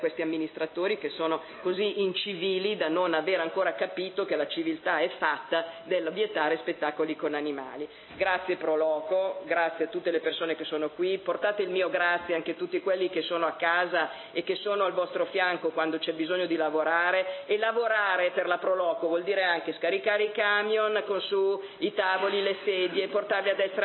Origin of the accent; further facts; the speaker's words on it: Borgomanero, Piedmont, Italy; siccome sono del Ceppo, la mia famiglia viene come quella di Margherita e vive in questa città da generazioni